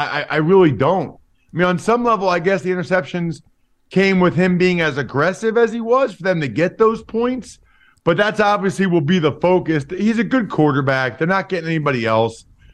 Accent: Pennsylvania, United States; but I'm tough. I'm from Pennsylvania.

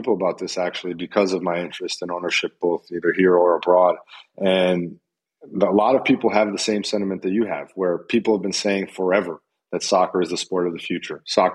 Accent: United States; I think there's some great competition, but I'm an American. I'm confident in our ladies.

